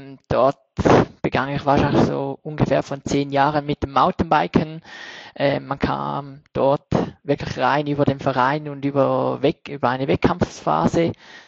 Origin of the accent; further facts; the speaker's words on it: Switzerland; Ich komme aus der Schweiz und betreibe nun seit gut einem Jahr den Sport Triathlon